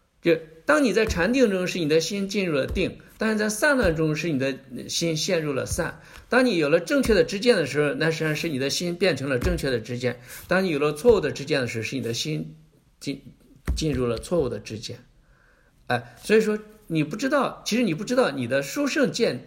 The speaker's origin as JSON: {"language": "Chinese", "country": "China", "said": "形成一个龙，我们中国人喜欢看龙"}